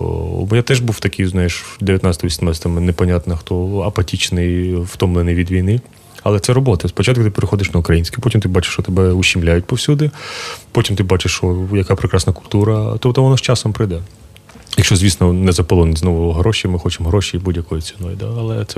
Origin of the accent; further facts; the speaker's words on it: Vovchansk, Kharkiv Oblast, Ukraine; я сам з Вовчанська